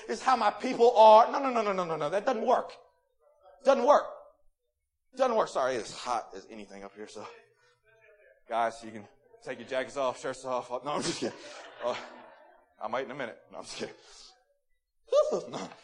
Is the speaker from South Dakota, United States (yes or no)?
no; Marlboro, Maryland, United States; I grew up in Marlboro, Maryland, all right?